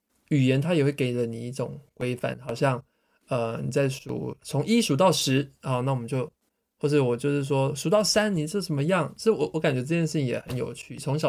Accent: Singapore; also born or lived in Hong Kong; 有没有更简单的就是说我就是新加坡人然后我在香港出生，这样 OK 吗？

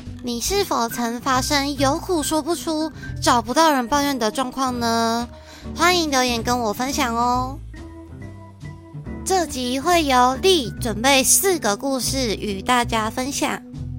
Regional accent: Taichung, Taiwan; 身为土生土长的台中人呢，当然是基本上人手都会有一台机车，我跟我女朋友也不例外。

